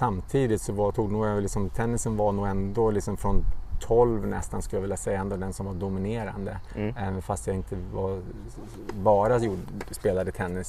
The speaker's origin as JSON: {"language": "Swedish", "town": "Stockholm", "region": "Stockholm County", "country": "Sweden", "tie": "born or raised there", "said": "när jag växte upp då i Stockholm så var ju tennis helt klart den mest populära sporten."}